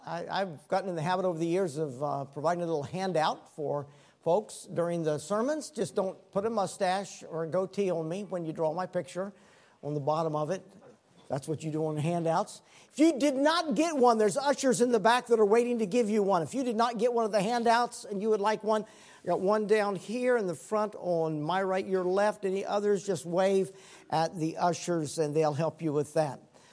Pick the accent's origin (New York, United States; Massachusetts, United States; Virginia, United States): Virginia, United States; Burke; I'm one of the few native pastors in America. I was born in Arlington Hospital and grew up in Burke. And so I'm a native of the area, one of the few natives.